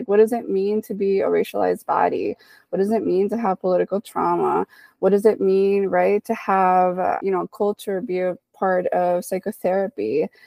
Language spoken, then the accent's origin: English; Dominican Republic; now in United States; growing up in the Dominican Republic, immigrating to the United States afterwards